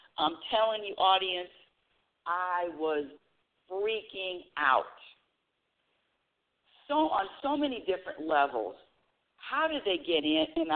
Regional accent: California, United States; You know, I'm from California.

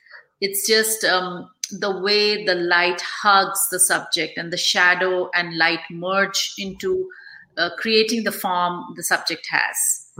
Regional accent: India; So I'm from India. I grew up in India

